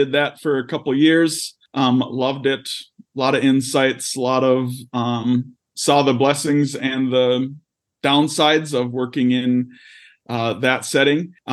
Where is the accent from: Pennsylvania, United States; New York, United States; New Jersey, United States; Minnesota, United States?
Minnesota, United States; So I started a little property business up in my hometown in Minnesota so I could keep those connections